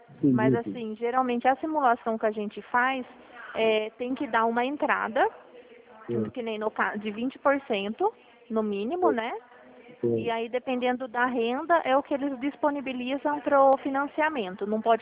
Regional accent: Limeira, São Paulo, Brazil; É de Limeira, sou de Limeira.

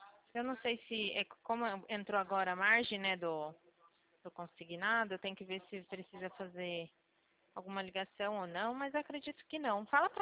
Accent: Salto, São Paulo, Brazil; Eu sou de Salto, mas eu trabalho em Itu.

